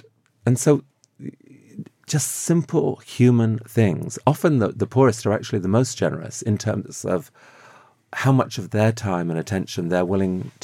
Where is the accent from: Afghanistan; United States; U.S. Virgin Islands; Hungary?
Afghanistan; I grew up in Afghanistan